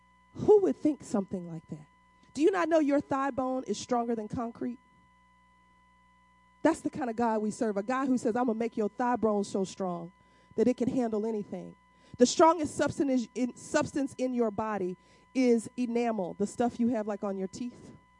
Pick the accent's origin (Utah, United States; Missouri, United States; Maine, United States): Missouri, United States; I'm originally from Missouri. My family's from Alabama.